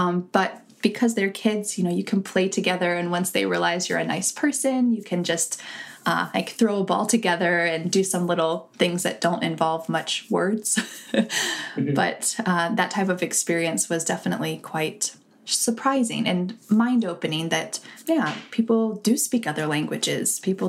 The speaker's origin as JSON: {"language": "English", "country": "United States", "said": "I could say I'm an American."}